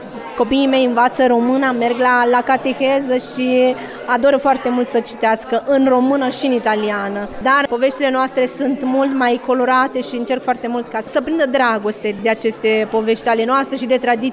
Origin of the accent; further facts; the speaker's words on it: Vrancea County, Romania; now in Italy; Sunt de lângă Focșani